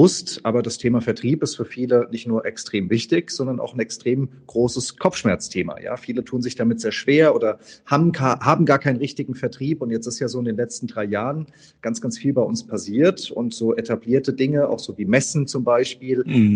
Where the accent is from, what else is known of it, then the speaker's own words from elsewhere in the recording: Hesse, Germany; born there; now in Hamburg, Germany; Unternehmer aus Hamburg, bin aber auch gebürtiger Hesse.